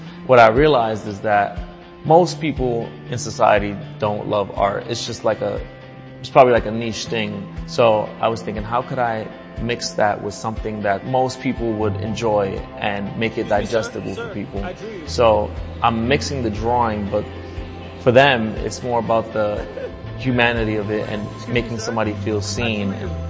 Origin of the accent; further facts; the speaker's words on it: New York, United States; I grew up in New York, and I've been taking the subway since I was a child.